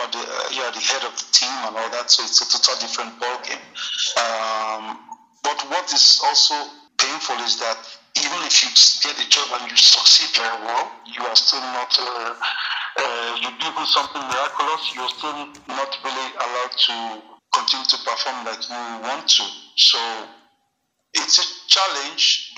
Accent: Nigeria; And of course, as an Nigerian, when we go into any tournament

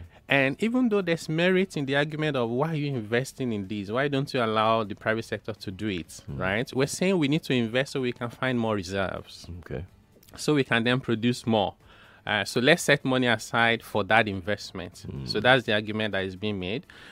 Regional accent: Niger Delta, Nigeria; By the way, I'm from the Niger Delta. So before anybody crucifies me, I'm also affected by these issues.

